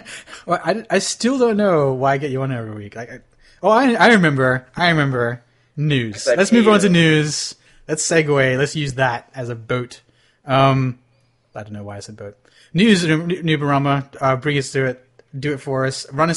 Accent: Sydney, New South Wales, Australia; Chad Deck is from Perth, and we're from Sydney, all in Australia.

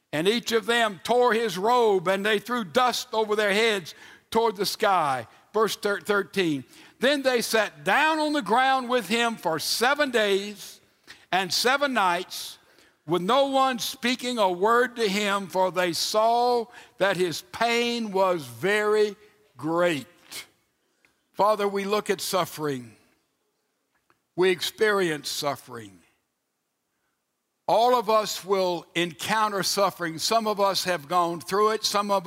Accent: Mississippi, United States; I'm from South Mississippi, and there in the bucolic area of this nation where I was brought up

